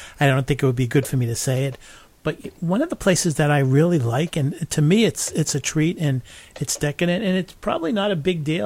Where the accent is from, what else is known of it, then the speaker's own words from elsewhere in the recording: Southern Italy, Italy; It's just, well, I'm from Southern Italy.